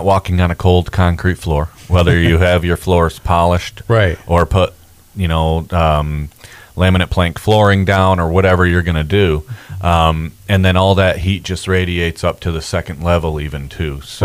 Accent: Jackson, United States; And you know, I grew up in Jackson. I've lived here my whole life.

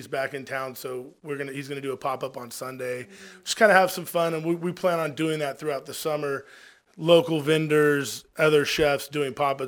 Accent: California, United States; And then I'm from Central Valley, so agriculture, cold water seafood, the Central Coast, grew up real close to that.

